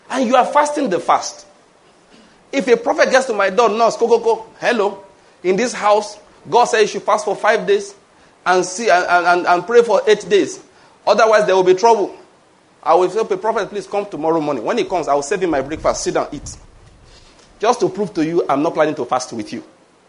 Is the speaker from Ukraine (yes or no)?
no; Western Nigeria, Nigeria; This is Eastern Nigeria. You know, maybe that's part of my issue. I grew up in the West.